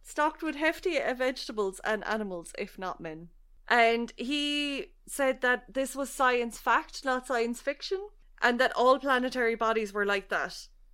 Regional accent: Scotland, United Kingdom; I mean, being a Scotsman, I understand

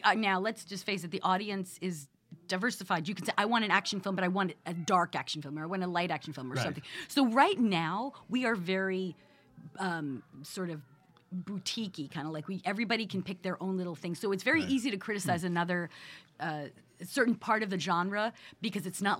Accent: Long Island, New York, United States; Yeah, but I'm from Long Island, you'd think.

